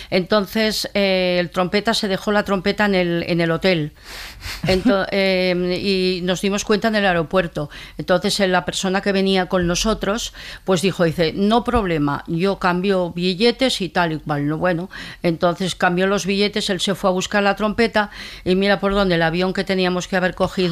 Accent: Zaragoza, Aragon, Spain; Ah, bueno, por eso, como yo soy de Zaragoza, la violetera del Cierzo.

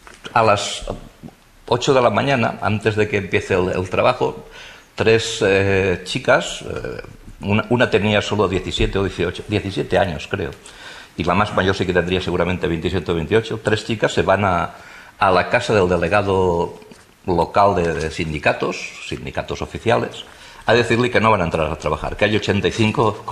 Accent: Valencia, Valencian Community, Spain; para los que conocen Valencia o los que somos valencianos

